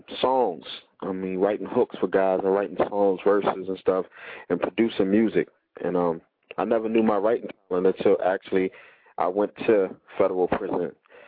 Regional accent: Philadelphia, Pennsylvania, United States; I'm originally born and bred in West Philly.

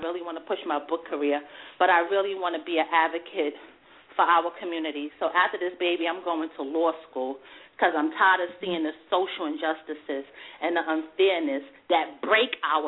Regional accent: Brooklyn, New York, United States; I've been in a domestic situation. I'm from Brooklyn. I've been through about everything.

